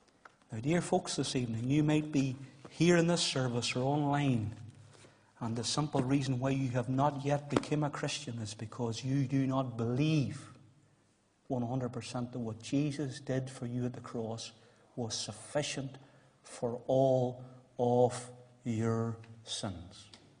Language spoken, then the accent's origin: English; Moneymore, Northern Ireland, United Kingdom; whenever I was a cub growing up in Moneymore